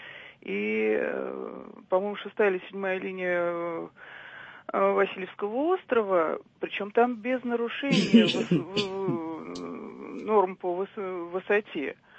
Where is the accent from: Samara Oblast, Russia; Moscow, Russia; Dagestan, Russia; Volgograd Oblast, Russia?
Moscow, Russia; я москвичка.